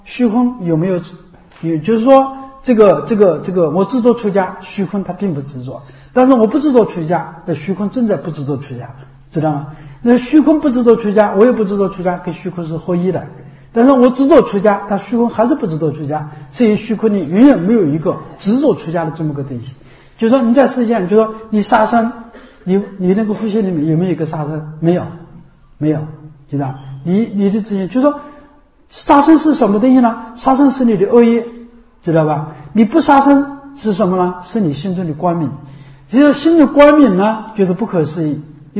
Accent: China; 我们中国人受无戒其实受的是菩萨戒。

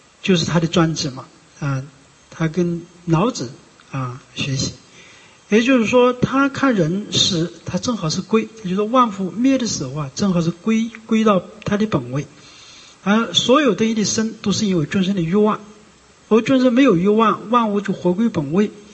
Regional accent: China; 所以那时候我们中国人的思想真的很好

